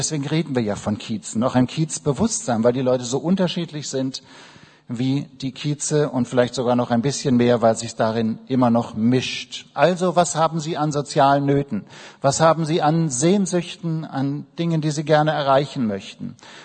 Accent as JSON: {"language": "German", "region": "Berlin", "country": "Germany"}